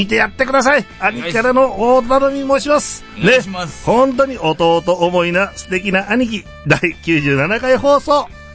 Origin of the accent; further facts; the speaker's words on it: Gifu, Japan; 私のふるさとの岐阜県のですね、